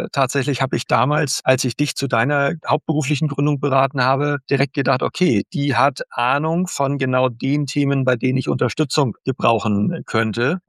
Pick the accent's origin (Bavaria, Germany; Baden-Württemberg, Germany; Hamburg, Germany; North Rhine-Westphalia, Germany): Hamburg, Germany; Ich komme aus Hamburg, lebe hier, bin hier geboren